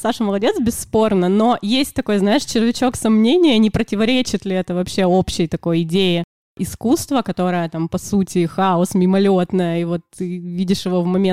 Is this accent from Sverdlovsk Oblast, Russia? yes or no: yes; Yekaterinburg, Sverdlovsk Oblast, Russia; мы из Екатеринбурга